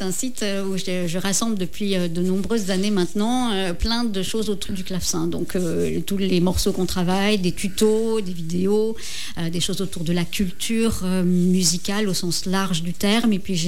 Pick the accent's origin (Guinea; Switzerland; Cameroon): Switzerland; now in France; Oui, mais je suis suisse également, donc c'était très compliqué d'aller jusque-là.